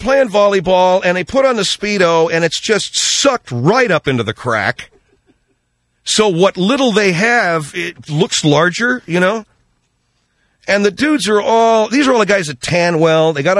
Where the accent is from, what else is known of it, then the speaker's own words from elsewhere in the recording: Canada; hi, did you notice I'm from Canada